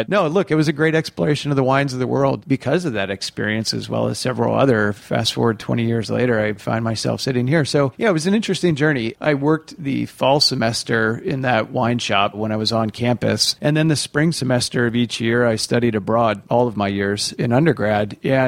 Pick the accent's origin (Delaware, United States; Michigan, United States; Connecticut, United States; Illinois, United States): Delaware, United States; also born or lived in Maryland; But in Delaware and Maryland is where I was born and raised.